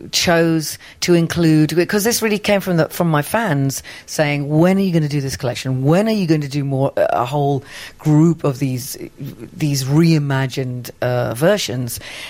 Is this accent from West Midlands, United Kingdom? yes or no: no; London, United Kingdom; I grew up backstage in Royal Opera House, Covent Garden in London. We were all Welsh